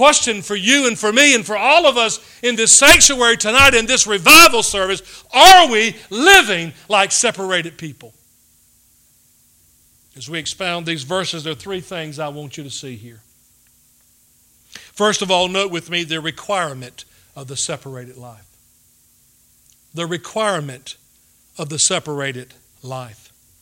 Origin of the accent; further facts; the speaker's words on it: North Carolina, United States; Growing up on a tobacco farm, as a teenager, when I would come in from the fields in the farmhouse, I grew up in Martin County.